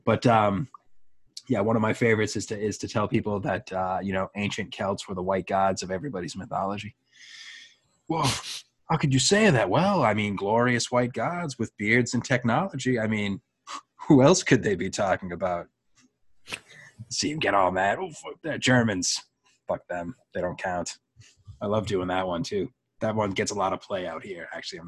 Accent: Boston, Massachusetts, United States; Being from Boston, like most Bostonians, I'm of Irish descent.

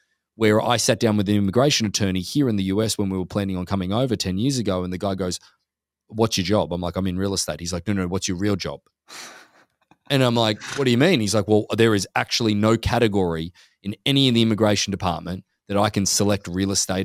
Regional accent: Australia; when I came from Australia

